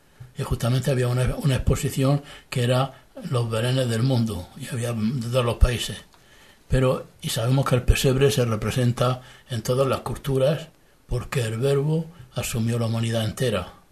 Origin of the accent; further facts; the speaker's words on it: Region of Murcia, Spain; accent: Murcian; Y sobre todo hay dos cosas que no he perdido. Y eso me lo dicen mis hermanos, el acento murciano, aunque yo hablé 8 lenguas extranjeras, 4 latinas y 4 africanas